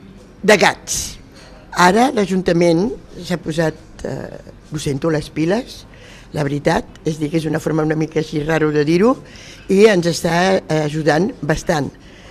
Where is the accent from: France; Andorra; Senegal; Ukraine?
France; jo sóc francesa